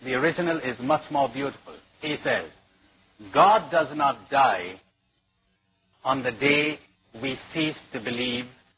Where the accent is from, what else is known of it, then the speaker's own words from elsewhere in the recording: India; talking of a situation back home, I'm an Indian. Now, we've got another country called Pakistan.